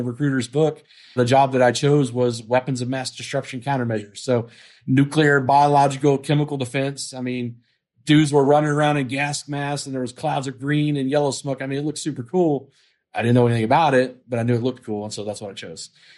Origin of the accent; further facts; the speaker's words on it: Arkansas, United States; I grew up in the Ozark Mountains of Arkansas. Love Arkansas to death for sure. But yeah, I grew up about 10 miles outside of a town of about 1,200 folks.